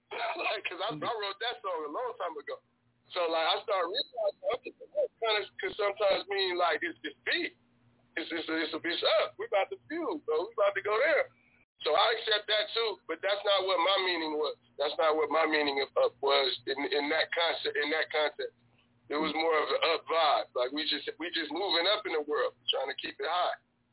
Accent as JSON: {"language": "English", "town": "Oakland", "region": "California", "country": "United States", "said": "And I'm from East Oakland, but we wasn't really a downtown guy."}